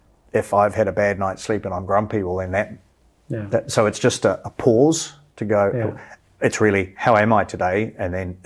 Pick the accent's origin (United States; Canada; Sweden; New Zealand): New Zealand; growing up in New Zealand, which is not a small country, but a small population, far, far away from the rest of the world